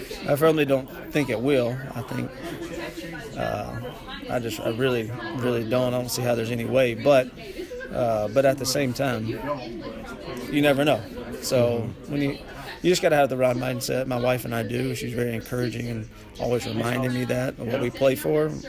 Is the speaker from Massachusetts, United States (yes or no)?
no; Mississippi, United States; We're from Mississippi. We love slow pace.